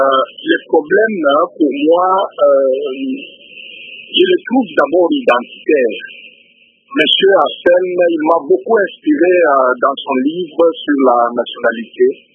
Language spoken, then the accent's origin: French; Kasaï, DR Congo; Pour le reste, par exemple, chez nous au Kassai, on n'a pas un problème tribal